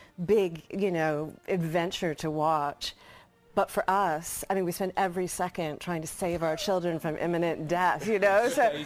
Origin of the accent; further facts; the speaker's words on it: Canada; I grew up in Canada